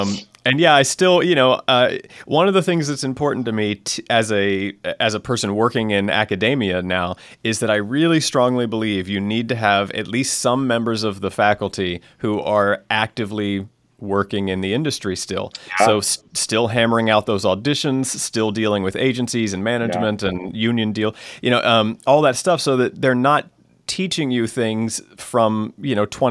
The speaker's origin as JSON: {"language": "English", "region": "Virginia", "country": "United States", "tie": "born or raised there", "said": "The nutshell version is I grew up in Virginia and I took an interest to, you know, theater and singing and these things."}